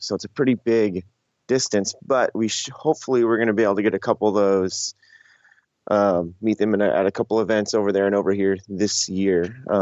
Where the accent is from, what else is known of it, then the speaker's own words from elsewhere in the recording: Seattle, Washington, United States; I'm from the Seattle area. I've lived here my whole life.